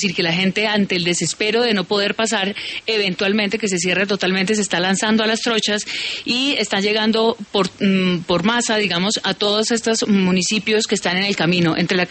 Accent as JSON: {"language": "Spanish", "town": "Pamplona", "region": "Norte de Santander", "country": "Colombia", "said": "yo soy de Pamplona, norte de Santander"}